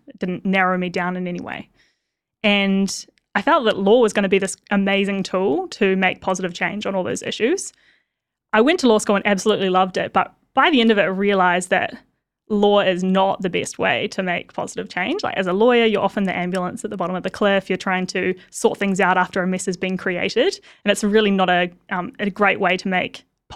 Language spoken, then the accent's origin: English; New Plymouth, Taranaki, New Zealand; the businesses that I was familiar with growing up in New Plymouth were accounting firms, hairdressers, you know, a car yard, this kind of thing.